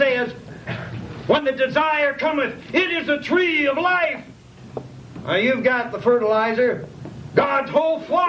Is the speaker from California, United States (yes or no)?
no; Fort Sill, Oklahoma, United States; I was brought up around in the Fort Sill, Oklahoma. It's Cannon Cocker country.